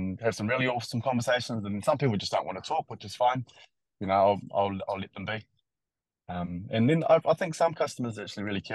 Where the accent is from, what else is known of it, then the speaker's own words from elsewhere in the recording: New Zealand; they know I'm a Kiwi and we can start pretty easy conversations.